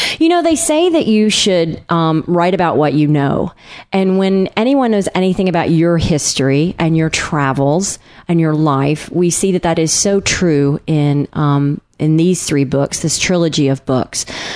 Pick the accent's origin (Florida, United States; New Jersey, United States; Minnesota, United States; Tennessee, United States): Tennessee, United States; I'm from East Tennessee, so Atlanta and all these settings and Duluth, I know people in Duluth.